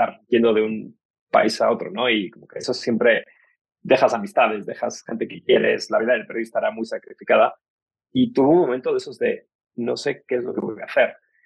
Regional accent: Spain; moved away as an adult; also born or lived in London, United Kingdom; Realmente yo salí de España porque fui a hacer una beca o una pasantía

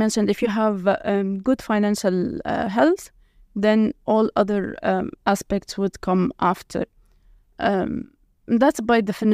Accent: Lebanon; English is a second language; given that I was born and raised in Lebanon during the Lebanese war, it was very, very hard and almost impossible to take care of our well-being.

